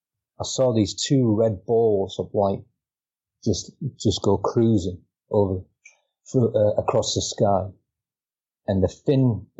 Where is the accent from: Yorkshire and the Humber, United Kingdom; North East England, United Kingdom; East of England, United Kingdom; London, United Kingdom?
Yorkshire and the Humber, United Kingdom; a version of hide and seek that we used to play in where I grew up in Yorkshire.